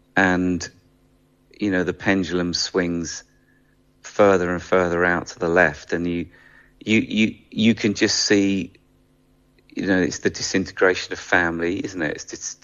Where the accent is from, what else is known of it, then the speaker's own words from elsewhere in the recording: England, United Kingdom; You know, I'm an English guy and I'm coming for a week and I will pour everything I've got into that.